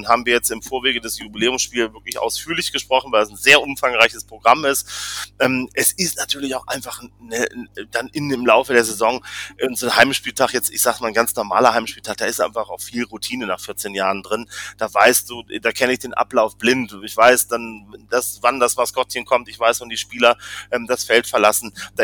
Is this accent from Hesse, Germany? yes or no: yes; Frankfurt, Hesse, Germany; now in Dresden, Germany; bin ich ja als Frankfurter, als zugezogener Frankfurter Stadionsprecher in Dresden.